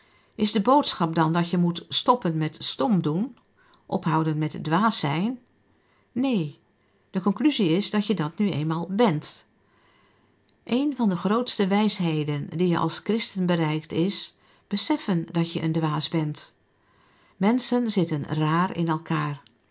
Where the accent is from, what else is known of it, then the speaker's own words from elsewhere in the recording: Britsum, Friesland, Netherlands; Ik ben opgegroeid in Britsum bij Leeuwarden, in de tijd dat het gereformeerd onderwijs opkwam. Later verhuisden we naar Assen